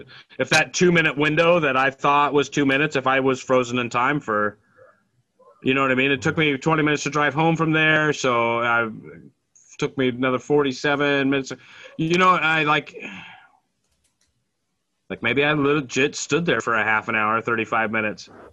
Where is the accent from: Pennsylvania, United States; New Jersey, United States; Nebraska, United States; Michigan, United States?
Nebraska, United States; Omaha; now in Phoenix, United States; A small town, Nebraska boy. I moved from Omaha, Nebraska to Phoenix, Arizona to the big city.